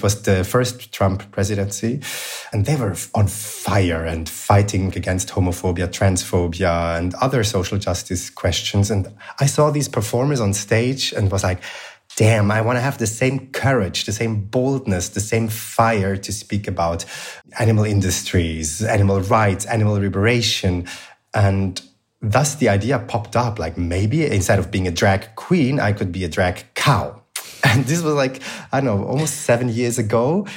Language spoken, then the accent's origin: English; Zurich, Switzerland; I had received a scholarship from my hometown, Zurich, to spend 6 months in San Francisco as an art residency.